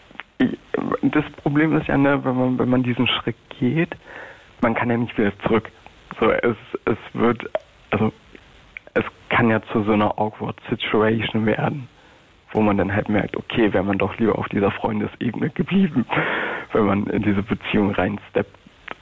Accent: Berlin, Germany; ich komme aus Berlin.

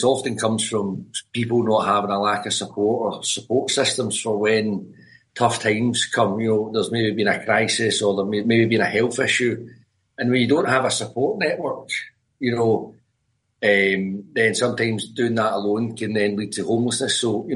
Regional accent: Glasgow, Scotland, United Kingdom; Or back when I grew up in Govan in Glasgow, you used to play with 40 people of all ages.

